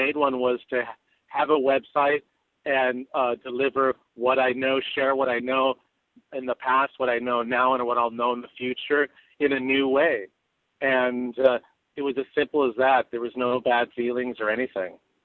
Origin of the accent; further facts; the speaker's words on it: Los Angeles, California, United States; also born or lived in Europe; You know, I moved away to Europe 25 years ago, and now I've come back. Actually, was born and raised in Los Angeles.